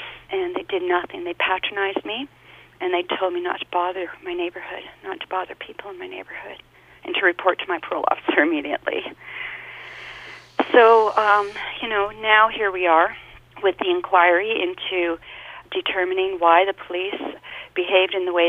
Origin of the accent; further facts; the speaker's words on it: Port Coquitlam, British Columbia, Canada; when I was growing up in Port Coquitlam